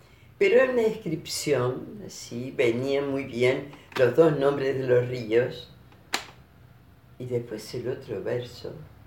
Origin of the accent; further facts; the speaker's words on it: Uruguay; nos presentamos como uruguayos